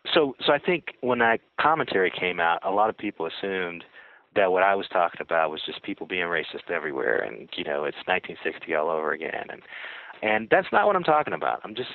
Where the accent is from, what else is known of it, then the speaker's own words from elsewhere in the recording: Gary, Indiana, United States; I'm from Gary, Indiana, kind of a steel town right next to Chicago.